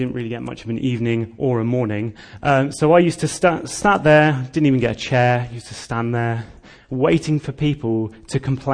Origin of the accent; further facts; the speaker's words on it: Bedford, East of England, United Kingdom; I'm originally from Bedford, in Bedfordshire.